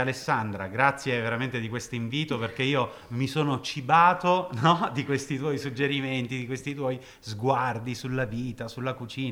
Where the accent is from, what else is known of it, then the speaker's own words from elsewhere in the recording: Caltanissetta, Sicily, Italy; born there; also born or lived in Siracusa; io sono nato a Caltanissetta, ho abitato a Siracusa e quindi risento le influenze orientali e occidentali.